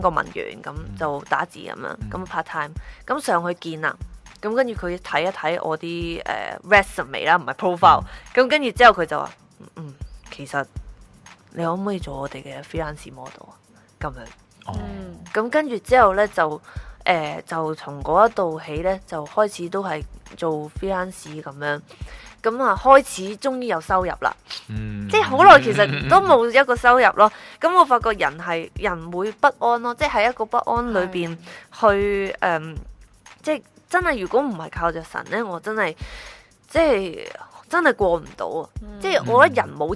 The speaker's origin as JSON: {"language": "Cantonese", "town": "Shunde", "region": "Guangdong", "country": "China", "said": "我系顺德人，好顺德人嘅顺德。"}